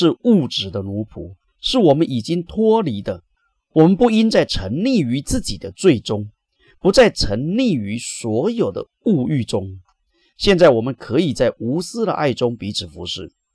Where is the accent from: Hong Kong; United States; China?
United States; 我们美国人开口闭口都是自由